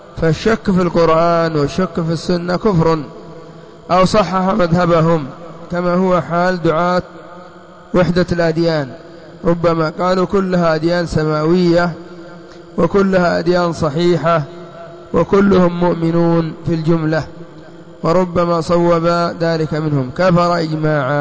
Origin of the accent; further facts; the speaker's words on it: Yemen; فمثلا عندنا في اليمن إذا قلنا الشيعة نريد بهم من دون الرافضة